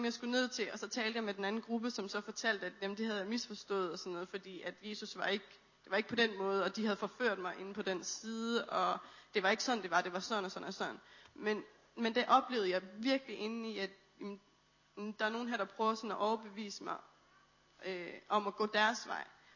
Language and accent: Danish; Randers, Central Denmark Region, Denmark; der flytter jeg tilbage til Randers, hvor jeg kommer fra.